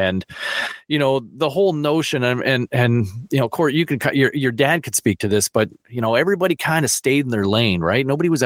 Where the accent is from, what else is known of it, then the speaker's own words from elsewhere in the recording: Canada; as a Canadian